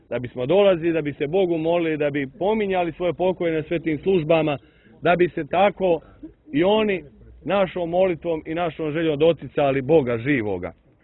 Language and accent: Serbian; Montenegro; Kod nas u Crnoj Gori skoro na svakom groblju ima crkva.